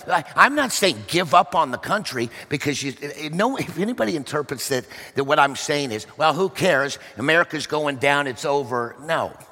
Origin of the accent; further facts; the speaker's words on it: Stillwater, Oklahoma, United States; I'll just pick on my home state. I was born in Oklahoma, Stillwater, Oklahoma, intellectual capital of the universe, if you're a farmer or a rancher.